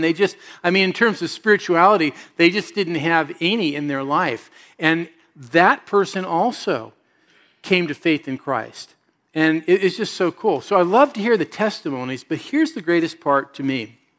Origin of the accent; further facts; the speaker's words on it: California, United States; And so we're from Southern Cal, and occasionally we've gone down to this arts festival.